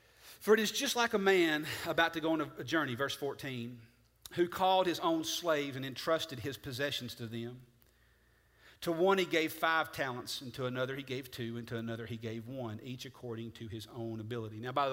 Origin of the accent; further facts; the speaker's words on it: Tullahoma, Tennessee, United States; accent: Southern; to say that I talk Southern. Okay, I grew up in Tullahoma, not far from here. I talk Southern